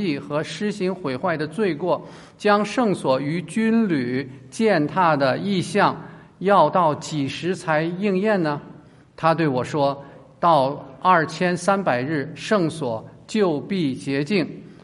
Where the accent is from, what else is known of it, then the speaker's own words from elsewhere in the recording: China; 我们中国人应该说自己是羊的传人，也不管是绵羊还是山羊